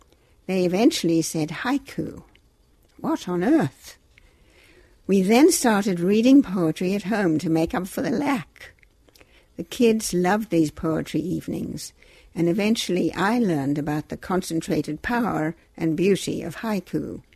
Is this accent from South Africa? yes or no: yes; South Africa; now in United States; I grew up in South Africa, was educated in the British system